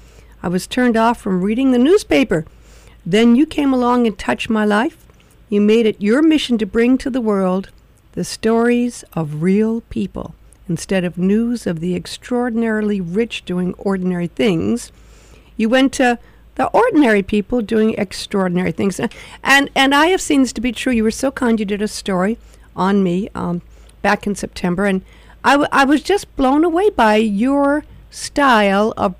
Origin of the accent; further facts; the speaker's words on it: Los Angeles, California, United States; I was born in Los Angeles, grew up above Sunset and Doheny, up in the Hollywood Hills, and my favorite thing to do growing up was to go horseback riding, and that was up by where the Hollywood sign is.